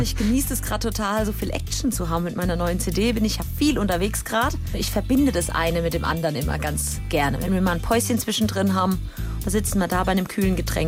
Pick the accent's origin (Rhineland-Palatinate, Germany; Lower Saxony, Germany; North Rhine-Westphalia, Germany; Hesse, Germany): Hesse, Germany; Heppenheim; Also ich bin in Heppenheim geboren und dort in der Nähe aufgewachsen.